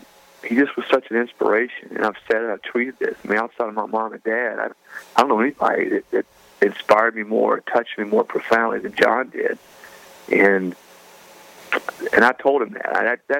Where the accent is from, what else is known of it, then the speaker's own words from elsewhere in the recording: the Carolinas, United States; now in Tennessee, United States; And I didn't grow up in Tennessee. I grew up in the Carolinas.